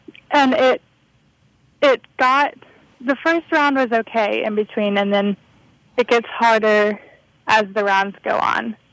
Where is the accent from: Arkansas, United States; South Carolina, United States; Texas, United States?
Texas, United States; Houston; Well, luckily I'm from Houston.